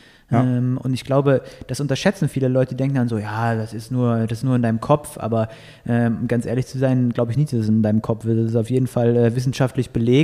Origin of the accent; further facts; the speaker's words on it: Aachen, North Rhine-Westphalia, Germany; in der Aachener Region, in meiner Heimat